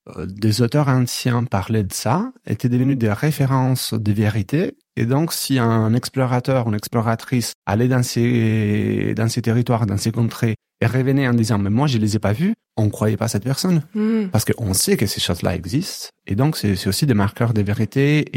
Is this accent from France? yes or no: no; Italy; born there; le fait que moi je suis né en Italie